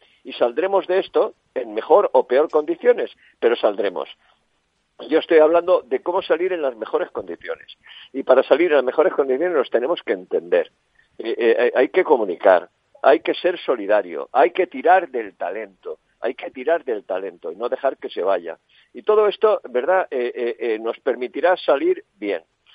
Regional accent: Spain; Yo soy tan español como usted y aquí en mi barrio hay varias así.

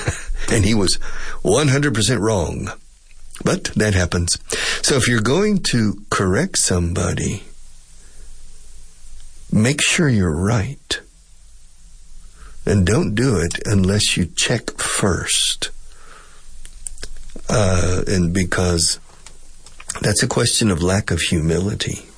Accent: Texas, United States; I'm a Texan. People in Texas, we like freedom and open space.

